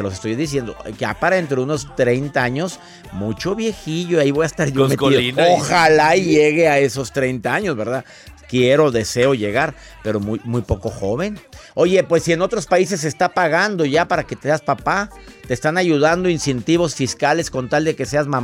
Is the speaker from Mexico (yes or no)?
yes; Mexico; 34 millones de hombres solteros en mi país, México